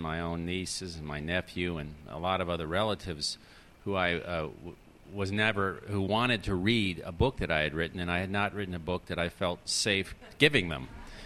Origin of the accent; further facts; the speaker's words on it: Florida, United States; little burrowing owls, which really exist in Florida, existed, I should say, where I grew up in Florida